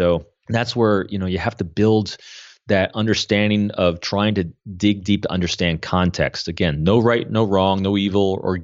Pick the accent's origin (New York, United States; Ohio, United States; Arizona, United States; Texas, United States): New York, United States; I come from the Northeast. I was born in Manhattan. I grew up north of the city. You know, I'm an extrovert from New York City